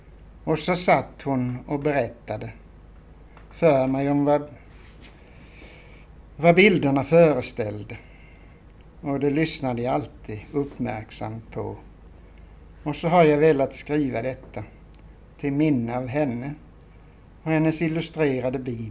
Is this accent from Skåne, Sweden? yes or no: yes; Skåne, Sweden; accent: Göinge dialect; För att jämföra mitt göingska uttal. Med mitt vanliga uttal av svenska. Som kanske mera är någon slags akademisk skånska.